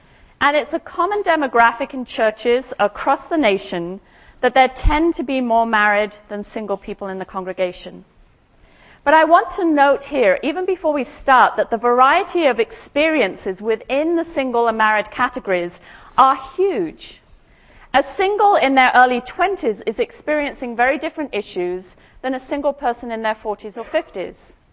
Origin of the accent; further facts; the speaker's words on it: Scotland, United Kingdom; No, I'm not Australian, I'm from Scotland.